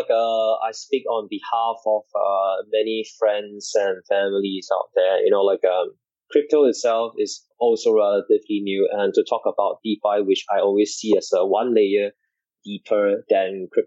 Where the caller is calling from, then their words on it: Singapore; I'm calling in today from Singapore.